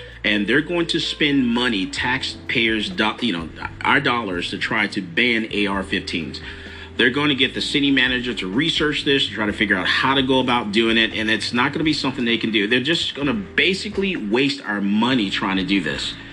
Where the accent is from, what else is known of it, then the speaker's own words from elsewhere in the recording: United States; So I'm American. I like I'm American.